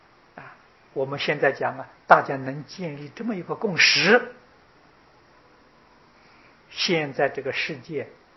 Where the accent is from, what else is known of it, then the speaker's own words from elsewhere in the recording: China; 我们中国人讲风水破坏了